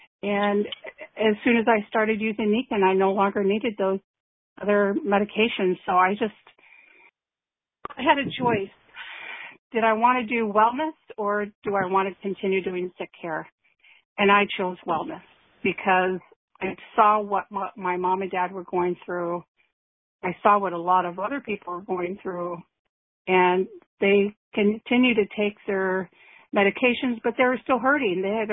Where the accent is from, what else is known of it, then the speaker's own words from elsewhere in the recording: Albion, Michigan, United States; Well, I'm originally from Michigan, Albion, Michigan. There's a small, famous college here.